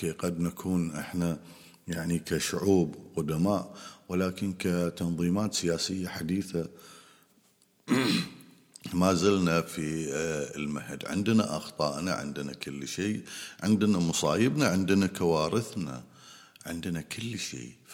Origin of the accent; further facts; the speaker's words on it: Bahrain; السعودية بلدي الثاني. هاي يعني أنا يعني من البحرين